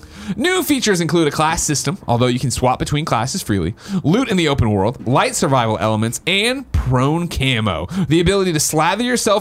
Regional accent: Missouri, United States; I'm from Mizzou. What do you mean?

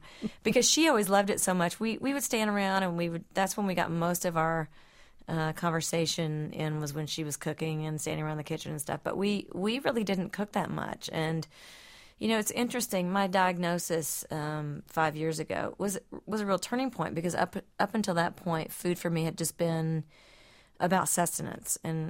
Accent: Kennett, Missouri, United States; I grew up in a really small town called Kennett in the Boot Hill of Missouri. So really, basically, I grew up right on the Tennessee and Arkansas border in southern Missouri.

